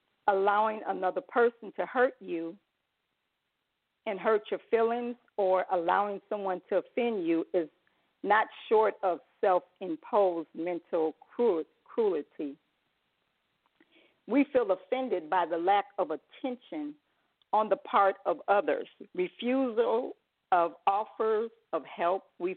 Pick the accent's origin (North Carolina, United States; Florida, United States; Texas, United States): Florida, United States; Jacksonville; I'm from Jacksonville, Florida.